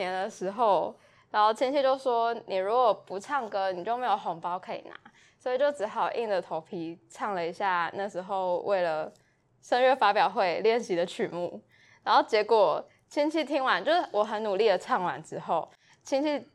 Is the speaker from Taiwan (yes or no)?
yes; Tainan, Taiwan; 因为我是台南人，然后在参加台大团之前就是在台南参加大地合唱团